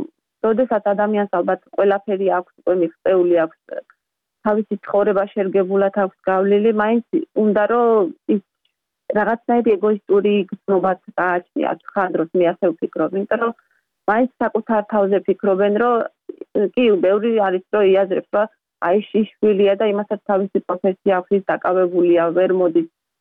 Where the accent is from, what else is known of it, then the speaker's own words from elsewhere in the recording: Batumi, Adjara, Georgia; moved away; ზღვის ქალაქში გავიზარდე, ბათუმში გავიზარდე